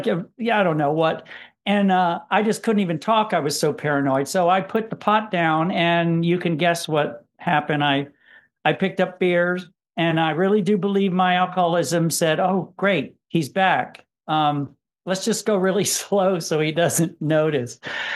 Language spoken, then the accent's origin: English; Georgia, United States; I grew up I grew up in Georgia.